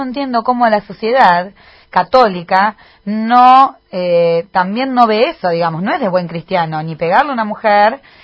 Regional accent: La Plata, Buenos Aires Province, Argentina; eran personajes que para mí no conocidos, que soy de La Plata

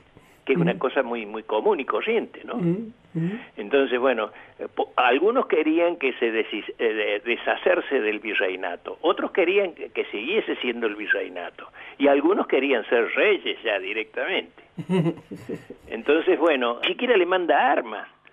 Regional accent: Córdoba, Argentina; yo soy cordobés

